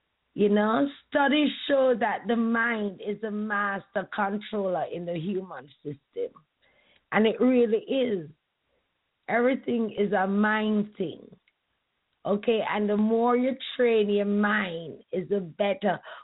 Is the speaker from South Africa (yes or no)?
no; Jamaica; I'm Jamaican and this was never a part of our culture.